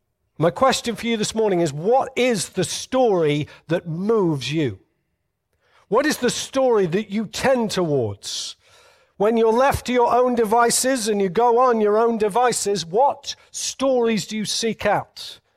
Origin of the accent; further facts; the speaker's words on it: West Midlands, United Kingdom; You can find it just off the M6 near Stoke-on-Trent in England.